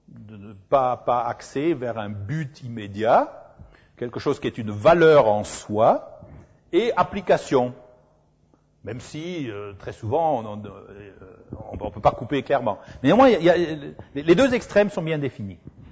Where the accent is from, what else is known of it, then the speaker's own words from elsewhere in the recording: Mainz, Rhineland-Palatinate, Germany; Parce que je suis de Mayence, donc il faut bien que...